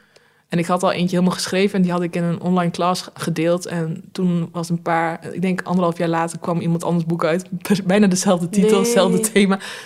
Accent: Drenthe, Netherlands; accent: Drenthe; Maar dat klopt ook, ik woon dichtbij Rotterdam. Maar ik kom natuurlijk uit Drenthe, dat hoort iedereen.

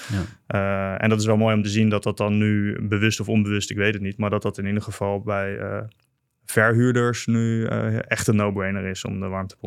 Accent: Netherlands; Nou zijn wij Nederlanders veel meer polderaars.

